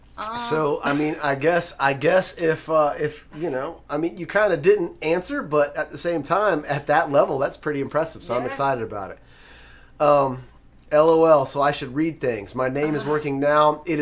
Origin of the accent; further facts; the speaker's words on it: Lakeland, Florida, United States; Super pumped to be heading back to my hometown, born and raised, Lakeland, Florida, to hang out with members of the fam.